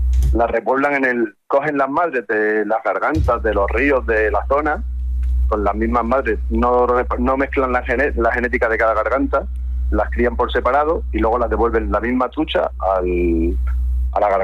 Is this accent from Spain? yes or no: yes; Jerte, Extremadura, Spain; al final soy de Jerte, nacido en Jerte, vivo ahí